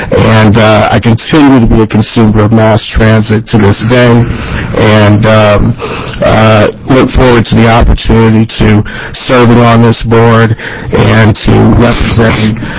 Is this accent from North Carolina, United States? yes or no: no; Cleveland, Ohio, United States; now in Oregon, United States; I grew up in Cleveland, Ohio. I've been a resident of Oregon for the last 21 years, but I grew up as a son of a single parent, and my mother's chief transportation source was the RTA in Cleveland.